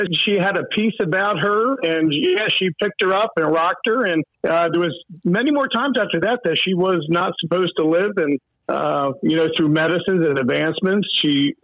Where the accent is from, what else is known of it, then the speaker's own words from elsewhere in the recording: Cape May, New Jersey, United States; Sure. Yes. I'm from Cape May, New Jersey. If you know anything about New Jersey, it's a good section in New Jersey. But I've been here for 54 years and going on 55.